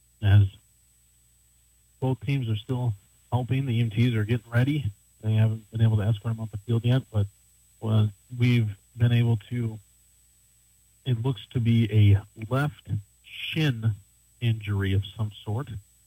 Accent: Park Falls, Wisconsin, United States; I'm from Park Falls, you know

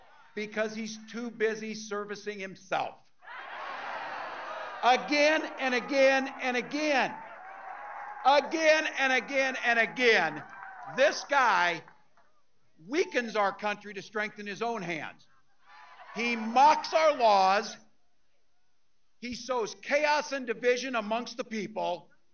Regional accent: Nebraska, United States; born there; Being a Midwesterner too, I know a little something about commitment to people. I was born in a small town in Nebraska where community meant everything.

